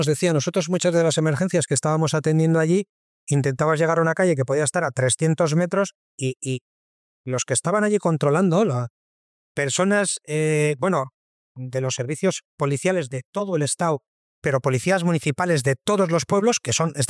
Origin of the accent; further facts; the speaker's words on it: Santurtzi, Basque Country, Spain; la zona que yo conozco, mi territorio, mi pueblo, Bilbao, Santurce, la margen izquierda, la margen derecha.